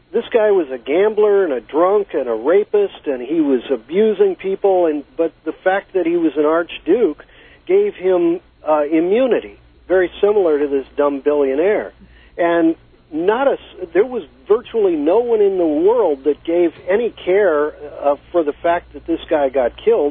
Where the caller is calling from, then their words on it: San Francisco, California, United States; Yeah, greetings from San Francisco.